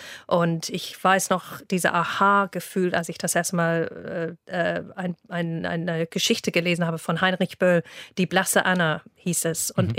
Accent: Newbury, South East England, United Kingdom; German is a second language; now in Germany; Ich komme aus einer kleinen Marktstadt, das heißt Newbury.

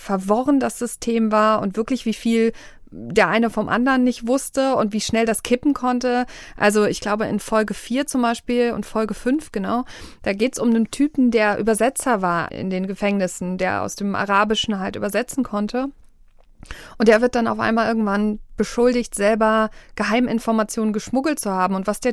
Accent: United States; das waren wir Amerikaner, die das gemacht haben.

